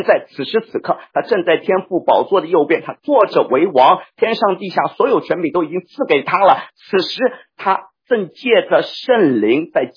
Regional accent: China; 我是中国人，我讲的是中国话，我本来没有共同语言的

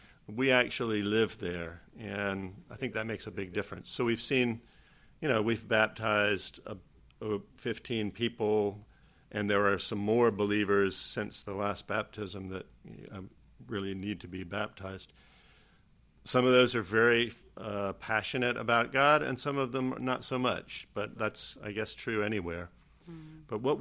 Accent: United States; Like, I'm American. I have trouble relating to the way Thais think

